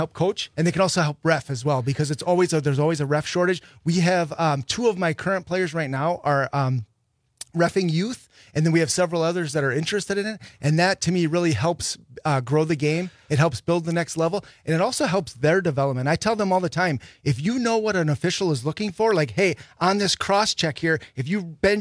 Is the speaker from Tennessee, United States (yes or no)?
no; Neenah, Wisconsin, United States; We moved back up here to the Valley. I'm from Neenah originally